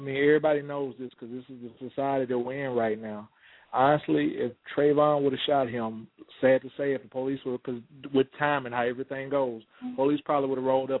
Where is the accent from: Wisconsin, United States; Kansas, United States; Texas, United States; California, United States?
Texas, United States; because I'm from Texas, and we have similar stuff that happens like it happens in Florida.